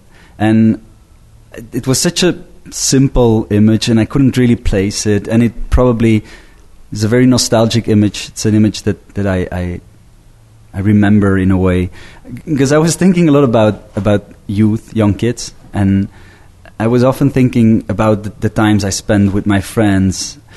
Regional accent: Belgium; I'm from Belgium

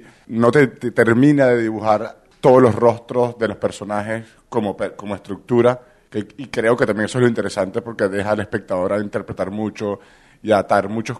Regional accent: Venezuela; Yo soy la parte venezolana de la película.

